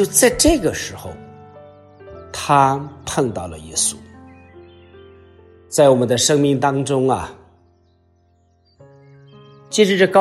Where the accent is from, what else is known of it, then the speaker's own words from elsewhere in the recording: China; 所以说，我们中国人说人生有三大不幸：中年丧妻，老年丧子，从小无父母